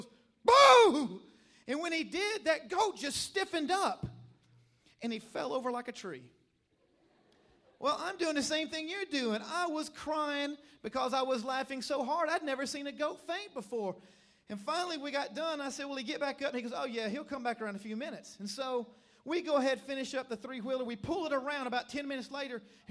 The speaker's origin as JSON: {"language": "English", "region": "Tennessee", "country": "United States", "tie": "born or raised there", "said": "But I grew up in Middle Tennessee, and in Middle Tennessee, we didn't have a lot to do in the summer to keep us busy"}